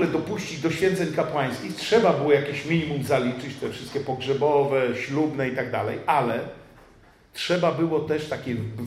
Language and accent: Polish; Warsaw, Masovian Voivodeship, Poland; U mnie to jeszcze bliskość Wisły, ponieważ nad samą Wisłą się wychowywałem, przy moście Śląsko-Dąbrowskim są takie wieżowce 11-piętrowe.